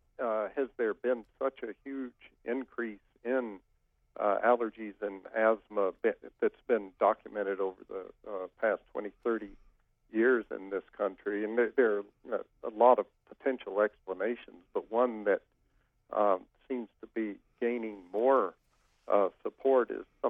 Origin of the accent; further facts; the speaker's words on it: Georgia, United States; I grew up in Georgia, and Atlanta has always had some of the worst traffic anywhere.